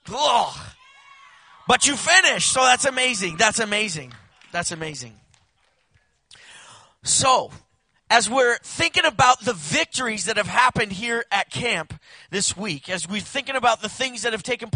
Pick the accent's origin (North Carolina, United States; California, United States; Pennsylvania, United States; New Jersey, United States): California, United States; also born or lived in Louisiana; I grew up in California, went to Louisiana, started a youth group from scratch.